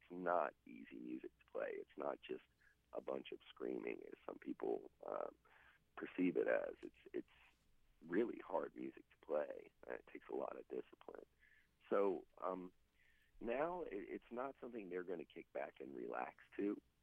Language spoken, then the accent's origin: English; Chesapeake, Virginia, United States; I moved to Richmond from Chesapeake, Virginia, actually, under the auspices of going to school for theater, because I went to a Governor's Magnet School for the Arts for the last 2 years of my high school to study theater.